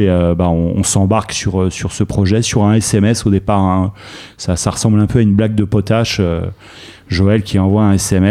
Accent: Île-de-France, France; accent: Parisian; des parcours de Parisiens, il faut le dire. Mon accent est là pour en attester, malheureusement.

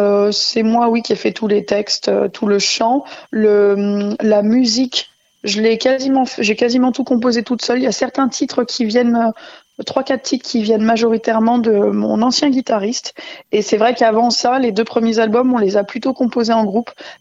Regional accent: France; mon père est anglais. Après, bon, je suis née en France. Je me considère comme française. Hein, j'ai toujours vécu en France

